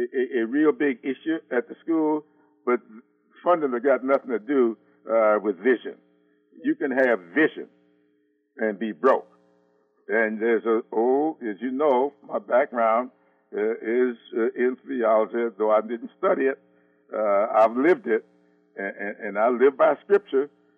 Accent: Sumter, South Carolina, United States; And the same thing over in Sumter, my hometown.

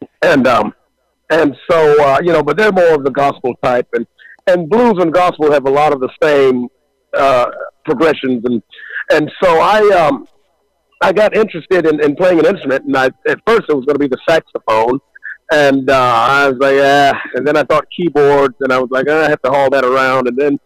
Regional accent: Georgia, United States; Yeah, right outside, about 30 minutes south of Savannah is my hometown.

